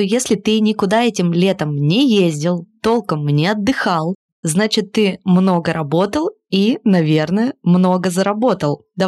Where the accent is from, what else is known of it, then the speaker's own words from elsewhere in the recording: Tbilisi, Georgia; я ведущая и продюсер подкастов из Тбилиси.